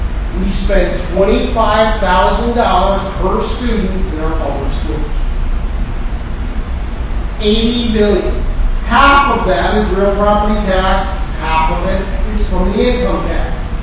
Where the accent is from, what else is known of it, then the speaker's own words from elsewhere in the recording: Schenectady, New York, United States; My hometown of Schenectady, 17th highest real property taxes in the United States of America.